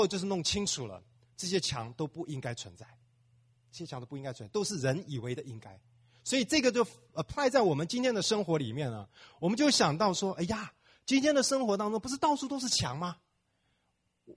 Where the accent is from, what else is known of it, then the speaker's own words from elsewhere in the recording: China; 我们中国人有一句话说，公说公有理，婆呢婆说婆有理